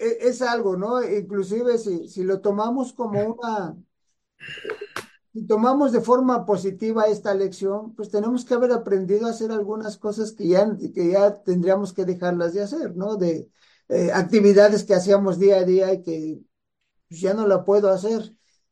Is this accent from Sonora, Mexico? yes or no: yes; Sonora, Mexico; now in Oaxaca, Mexico; Yo soy de Sonora y la vida me lleva a vivir a Oaxaca